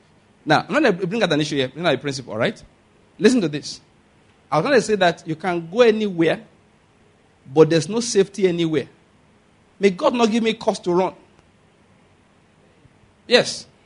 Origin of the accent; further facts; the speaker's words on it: Ikare, Ondo, Nigeria; There's a school near where my mother is, where I grew up in Ikare.